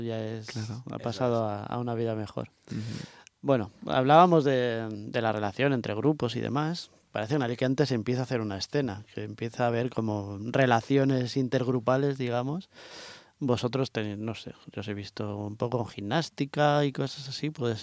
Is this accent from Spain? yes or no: yes; Basque Country, Spain; A mí me pasaba, yo soy vasco